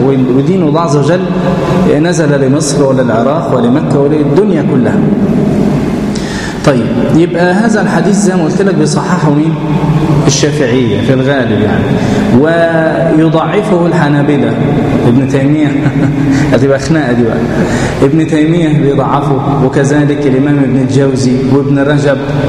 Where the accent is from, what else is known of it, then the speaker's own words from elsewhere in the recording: Egypt; وهو المشهور عندنا في مصر أننا نقنط في صلاة الايه